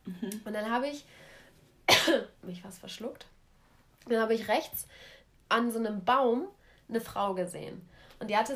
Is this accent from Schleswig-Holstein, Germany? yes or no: no; Hamelin, Lower Saxony, Germany; wir hatten da, wo ich herkomme, aus der wunderschönen Stadt Hameln, einen Berg.